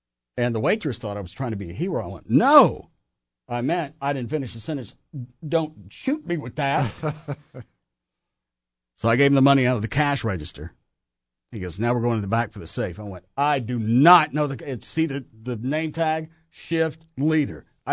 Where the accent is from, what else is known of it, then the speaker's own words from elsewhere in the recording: Dallas, Texas, United States; born there; I was born in Dallas, and I've never been robbed.